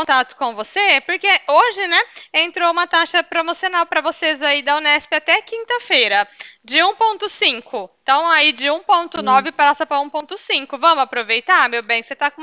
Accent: Ribeirão Preto, São Paulo, Brazil; Eu sou de Ribeirão

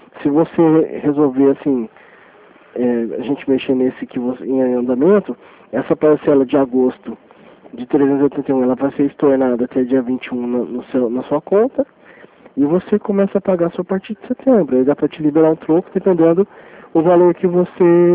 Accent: Franca, São Paulo, Brazil; Eu já estou acostumado a atender o pessoal daqui da prefeitura, eu sou de Franca, tá?

